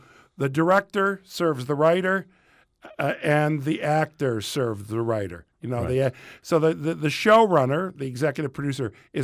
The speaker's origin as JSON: {"language": "English", "town": "Morton Grove", "region": "Illinois", "country": "United States", "tie": "born or raised there", "also_born_or_lived": "Chicago", "said": "Because a lot of times, you know, that people get it wrong. I'm from Morton Grove. The Sun-Times, for whatever reason, for a long time, called me Mount Prospect-born"}